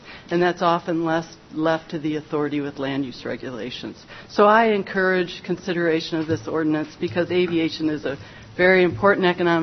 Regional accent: Willow, Alaska, United States; I'm from Willow, Alaska.

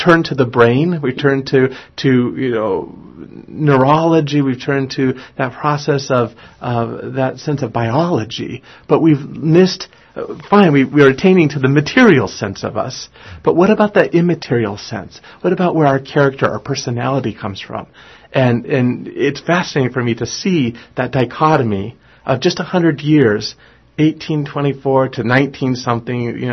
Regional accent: Seattle, Washington, United States; also born or lived in Los Angeles; I come from Los Angeles, California originally, through Seattle areas as growing up, back down to California for college, out to Pennsylvania for seminary, Colorado for First Parish.

